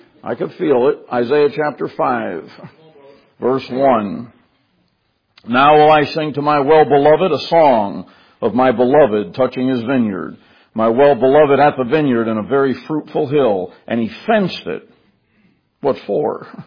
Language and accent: English; Connecticut, United States; also born or lived in Massachusetts; You know, where I grew up in Connecticut and where I was born in Massachusetts, all of New England is filled with rocks.